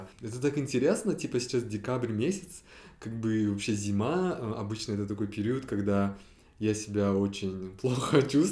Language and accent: Russian; Shymkent, Kazakhstan; now in Almaty, Kazakhstan; Вообще, я из Шымкента, наверное, люди, которые активно слушают, знают уже об этом. Это мой родной город. Вот, но последние 10 лет я живу в Алматы, и так же, как и Мира. Хоть я и не коренной алматинец, в кавычках, но я тоже очень-очень сильно люблю Алматы.